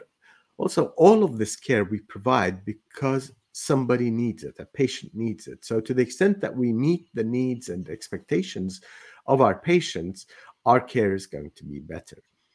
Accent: Palestine; And then the Intifada broke out in Palestine, my home country.

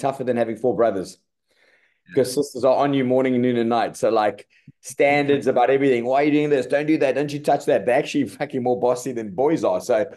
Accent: Cape Town, Western Cape, South Africa; also born or lived in Zimbabwe; Yeah, so I was born in Zim, but I lived in Cape Town from like two years old.

